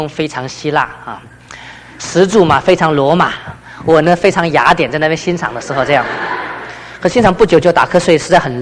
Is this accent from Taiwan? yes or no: yes; Taiwan; 那么我来自于台湾呢？